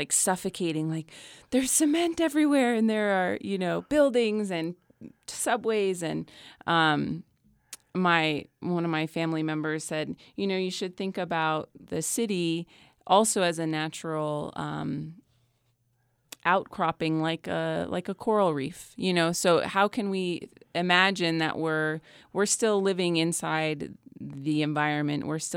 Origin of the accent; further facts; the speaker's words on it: Vermont, United States; And I grew up in Vermont, which is another place that's very connected.